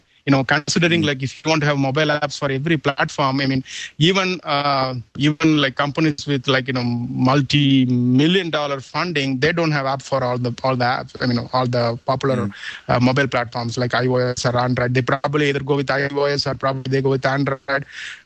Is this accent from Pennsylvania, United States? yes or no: no; Chicago, Illinois, United States; and most of our team is in Texas, United States, and I'm from Chicago.